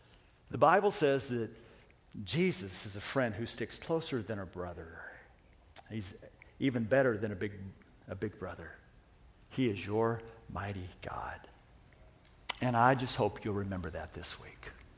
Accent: Cave Junction, Oregon, United States; I know, I'm from Cave Junction. It's barbaric down there.

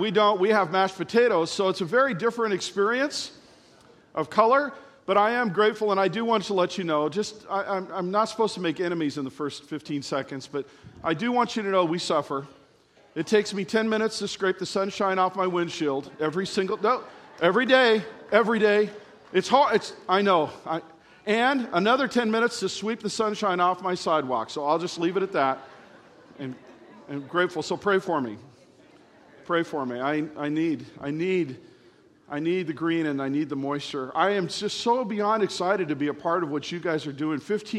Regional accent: California, United States; I am from Southern California. I can't change anything about that.

